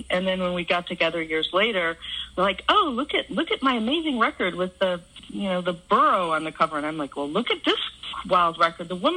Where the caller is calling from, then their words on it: Traverse City, Michigan, United States; I'm up in Traverse City.